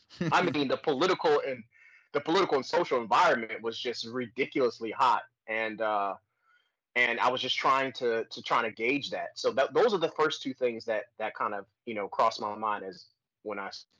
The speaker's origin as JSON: {"language": "English", "town": "Detroit", "region": "Michigan", "country": "United States", "said": "I'm from Detroit. I gotta say what we say in Detroit."}